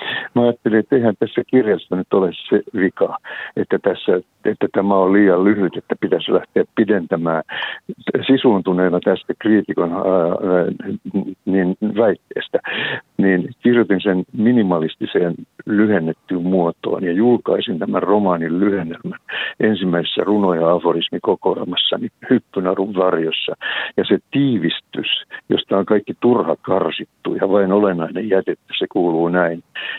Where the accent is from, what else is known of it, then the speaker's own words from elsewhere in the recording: Helsinki, Uusimaa, Finland; born there; kun asun synnyin seudulla, niin Kalliossa, niin tässähän on nytkin näin ikkunastani meren.